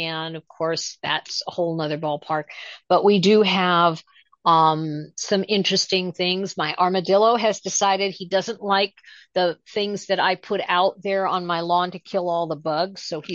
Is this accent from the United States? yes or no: yes; California, United States; because I come from California